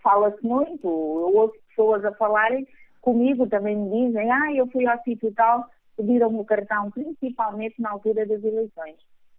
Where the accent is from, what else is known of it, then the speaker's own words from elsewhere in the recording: Benguela, Angola; also born or lived in Lobito; eu sou de Benguela, sim, morei alguns anos no Lobito